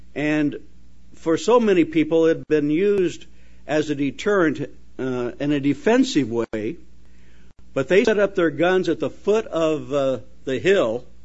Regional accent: Wyoming, United States; And I was born in Wyoming, so cowboys and guns and horses and Indians, that's what I grew up around.

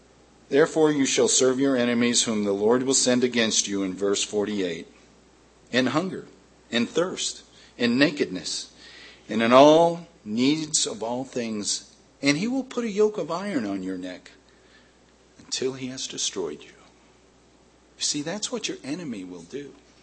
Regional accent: United States; But I can tell you, as an American, I wasn't happy with that.

